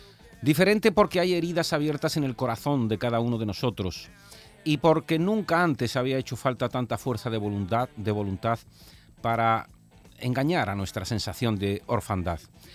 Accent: Andalusia, Spain; celebramos también ayer que somos andaluces y que estamos orgullosos de serlo.

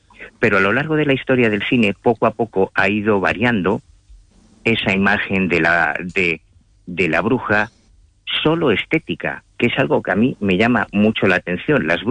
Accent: Galicia, Spain; mira, en mi tierra, en Galicia, tenemos una tradición brujeril muy autóctona

